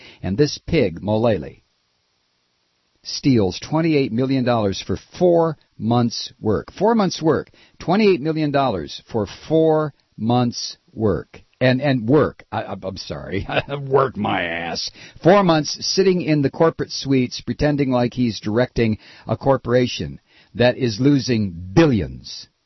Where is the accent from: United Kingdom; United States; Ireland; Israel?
United States; Toledo, Ohio; I grew up in Toledo, Ohio, and it was a good place to grow up in the 50s.